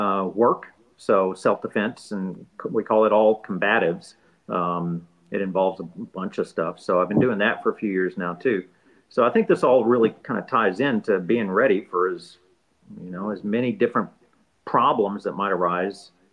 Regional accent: Texas, United States; You know, like any good Texan, as you can tell, I'm from Texas.

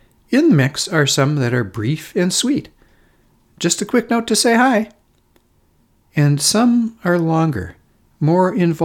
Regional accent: Litchfield, Minnesota, United States; Stories from my hometown newspaper, the Litchfield Independent Review, about me that my mom had clipped out and saved.

